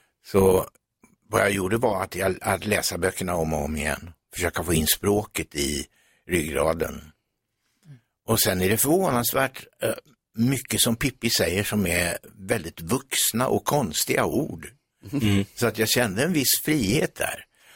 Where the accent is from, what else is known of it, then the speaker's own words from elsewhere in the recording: Västervik, Kalmar County, Sweden; vi är ju båda smålänningar. Och Vimmerby som hon kommer ifrån är ju bara 7 mil från Västervik där jag kommer ifrån.